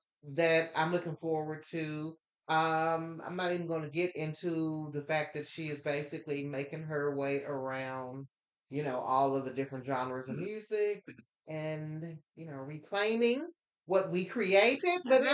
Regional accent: Texas, United States; I am from Texas, so I do get down with a little country.

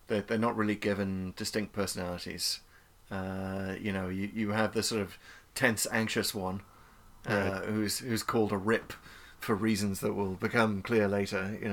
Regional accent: North East England, United Kingdom; the northeast of England, is the accent from that region is known as Geordie. That's where I grew up.

